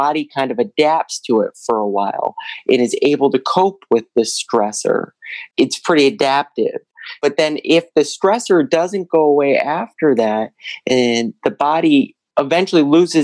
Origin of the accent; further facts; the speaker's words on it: Toledo, Ohio, United States; I grew up in Toledo, Ohio, and kind of gradually made my way south